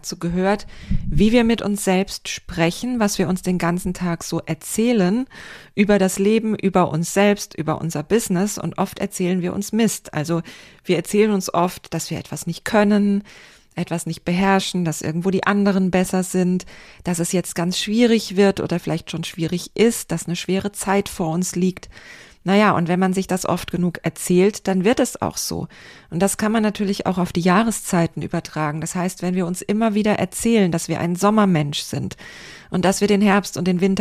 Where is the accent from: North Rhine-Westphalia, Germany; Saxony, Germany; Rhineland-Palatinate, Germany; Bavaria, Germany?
Rhineland-Palatinate, Germany; Speyer; in den bunten Blättern in Speyer, wo ich aufgewachsen bin.